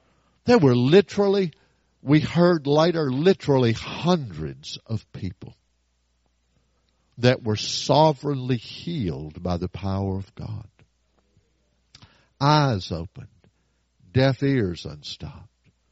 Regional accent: Tampa, Florida, United States; And we're from Tampa, the lightning capital of the world. I know what thunder sounds like.

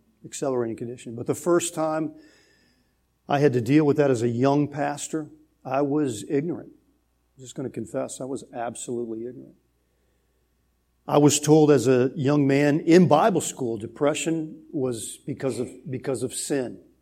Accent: New Orleans, Louisiana, United States; And I grew up in New Orleans, so we're not just talking about gumbo and, you know, Creole food, as good as that is.

